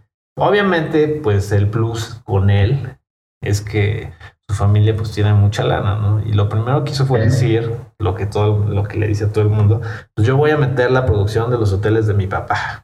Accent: Mexico; lo primero es, ¿de dónde eres? No, pues México, ¿no?

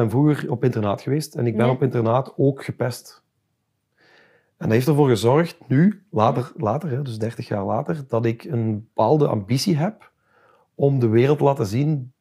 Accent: Belgium; dat we als Belgen echt moeten durven zeggen dat we op bepaalde vlakken ook gewoon de beste of heel goed zijn.

